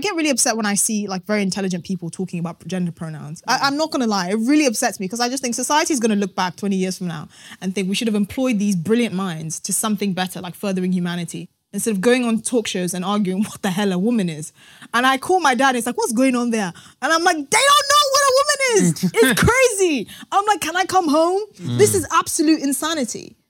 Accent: Ghana; I grew up in Ghana. I've had a front row seat to these sort of intersexual dynamics since I was born.

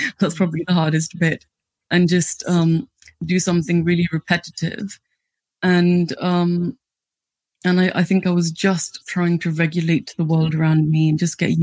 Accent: Delhi, India; So I grew up in Delhi. I'm Sikh, so I come from the Sikh community. And it was, not an easy place to grow up necessarily.

